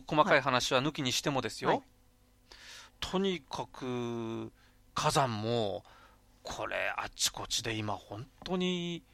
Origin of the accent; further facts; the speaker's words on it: Shizuoka, Japan; 私なんかあの静岡出身ですからね。